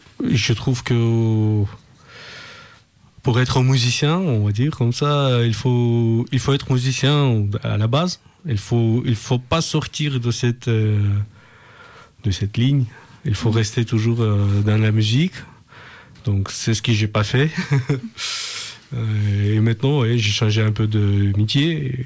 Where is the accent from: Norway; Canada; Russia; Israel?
Russia; now in Villeurbanne, France; En fait, je viens de Russie.